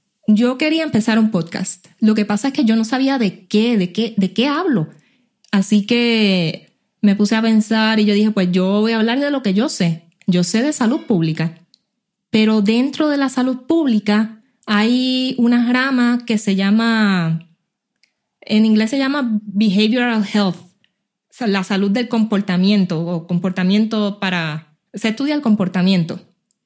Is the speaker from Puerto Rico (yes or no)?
yes; Puerto Rico; yo pues soy puertorriqueña también, nacida y criada en la isla de Puerto Rico. Cursé mi bachillerato en la Universidad de Puerto Rico en Aguadilla, Cora.